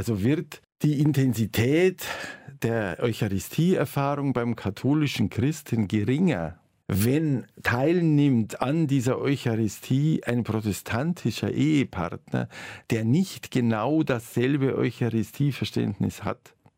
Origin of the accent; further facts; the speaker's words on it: Bavaria, Germany; Ich bin als Bayer sehr stark mit barocken und Rokoko-Kirchen aufgewachsen.